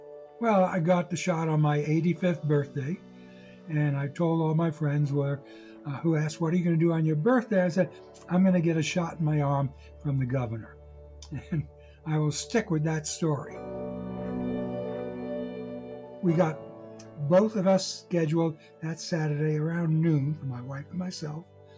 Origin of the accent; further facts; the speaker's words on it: New York City, New York, United States; born there; I was born in New York City in 1936.